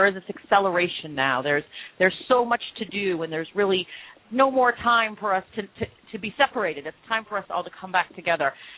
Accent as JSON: {"language": "English", "town": "Los Angeles", "region": "California", "country": "United States", "tie": "born there", "said": "And my family was Irish. I was born in Los Angeles to an Irish-American family."}